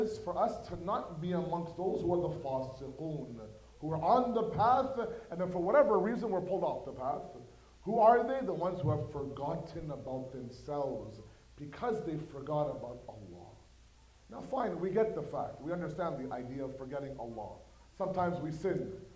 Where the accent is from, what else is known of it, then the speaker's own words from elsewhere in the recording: Toronto, Ontario, Canada; I'm not from here, as many of you know, I'm from Toronto.